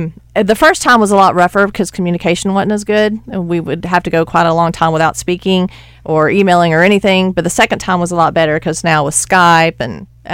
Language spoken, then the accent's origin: English; Batesville, Arkansas, United States; No, Chad's from Jacksonville. I'm from Batesville. We met up in Fayetteville.